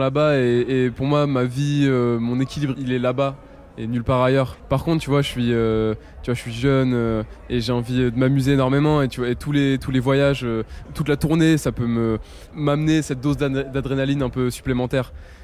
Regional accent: Rouen, Normandy, France; je me suis installé à Rouen dans ma ville natale

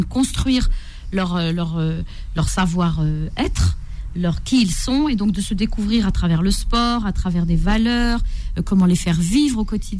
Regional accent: Corsica, France; je suis Corse

